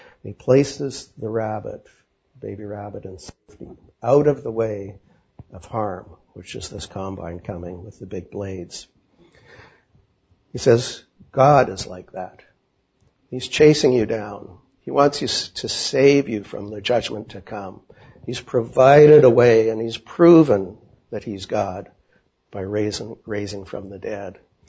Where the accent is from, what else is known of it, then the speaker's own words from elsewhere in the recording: Saskatchewan, Canada; And I'm from Saskatchewan.